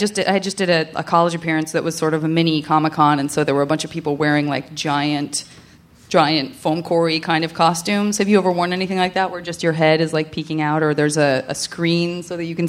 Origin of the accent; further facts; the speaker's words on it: Tucson, Arizona, United States; also born or lived in San Francisco; Tucson, Arizona.